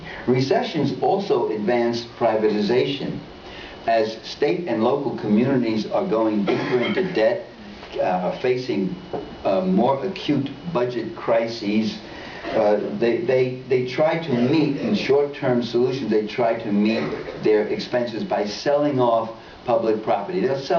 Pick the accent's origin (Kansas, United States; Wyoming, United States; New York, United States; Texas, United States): New York, United States; New York City; Italian Harlem, it was called in those days. It's now Latin American, most of it. But in Manhattan. Manhattan is the center of New York City. And it was a working class, low income place.